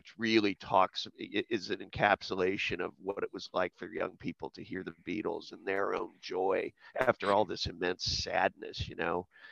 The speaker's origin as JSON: {"language": "English", "town": "Longwood", "region": "Florida", "country": "United States", "said": "And I said, oh, I'm from this little suburb of Orlando called Longwood."}